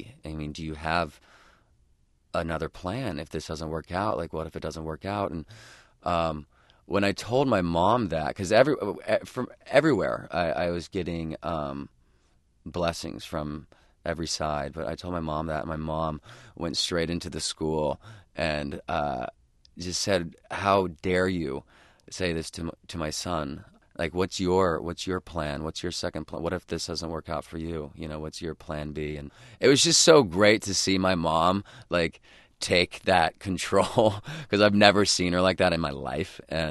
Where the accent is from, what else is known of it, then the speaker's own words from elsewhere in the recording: Idaho, United States; throughout my entire life growing up in Idaho